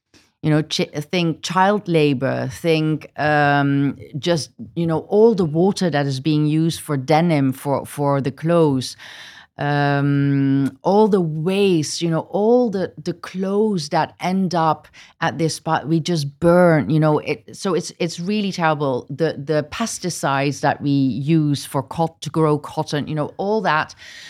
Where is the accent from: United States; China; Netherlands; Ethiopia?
Netherlands; I grew up in a loving family. I grew up in the Netherlands. Already just being born in the Netherlands makes me privileged. And on top of that, being a white person